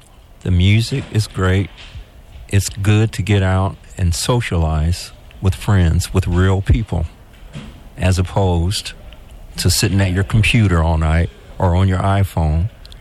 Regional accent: Marion, United States; I grew up here in Marion in the 60s

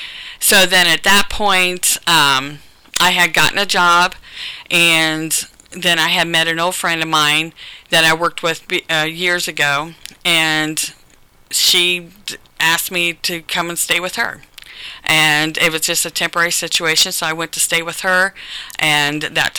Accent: Marion, United States; I went ahead and relocated back to Marion, which is my hometown, to be closer to my grandchildren.

